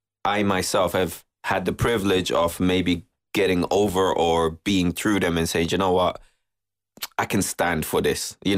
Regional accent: Shannon, Munster, Ireland; I work in Limerick, but I'm from Shannon, County Clare.

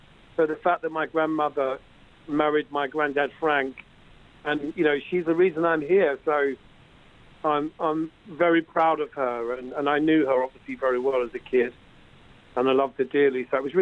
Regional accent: London, United Kingdom; born there; My dad's family are from Turles, and my mum is from Dublin. I was born in London, but I was raised very much in a kind of Irish atmosphere

